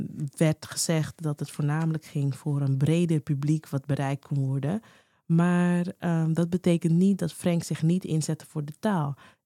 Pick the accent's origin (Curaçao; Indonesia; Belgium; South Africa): Curaçao; Ik ben zelf ook van Curaçao en ik ben er ook mee opgegroeid.